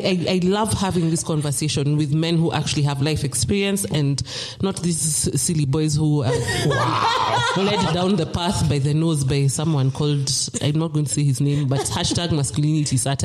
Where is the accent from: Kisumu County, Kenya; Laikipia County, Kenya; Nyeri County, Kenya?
Nyeri County, Kenya; Nyeri; Hey, I'm from Nyeri.